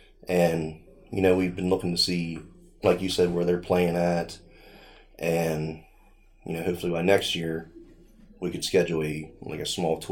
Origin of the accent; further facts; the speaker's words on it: Mount Union, Pennsylvania, United States; Well, we are from Central Pennsylvania, Mount Union.